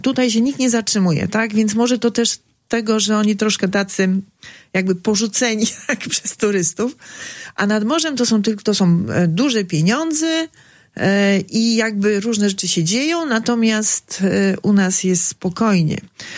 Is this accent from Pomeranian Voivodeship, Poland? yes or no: no; Augustów, Podlaskie Voivodeship, Poland; Ja się urodziłam, wychowałam, mieszkam w Augustowie, więc jakby sosny towarzyszą mi całe życie.